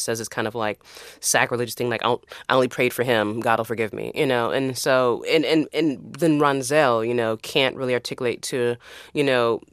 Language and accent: English; Nashville, Tennessee, United States; Where I'm from Nashville, you know?